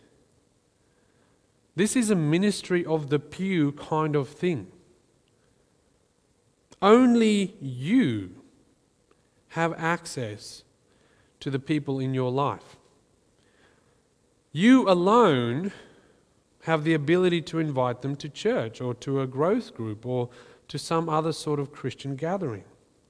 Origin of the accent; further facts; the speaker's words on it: South Africa; growing up in South Africa, this really wasn't the culture of the church I was in.